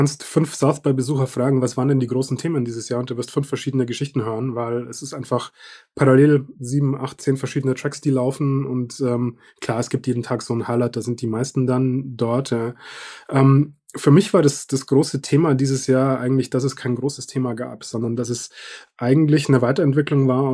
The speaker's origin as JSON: {"language": "German", "town": "Munich", "region": "Bavaria", "country": "Germany", "said": "ich komme ja aus München, hört man vielleicht auch"}